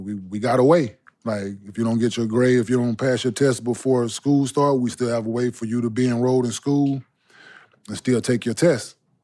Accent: Dallas, Texas, United States; I'm from Oak Cliff, boy.

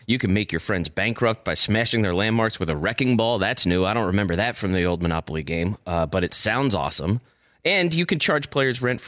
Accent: New Jersey, United States; accent: New Jersey; now in Connecticut, United States; And I definitely lost my New Jersey accent since living in Connecticut.

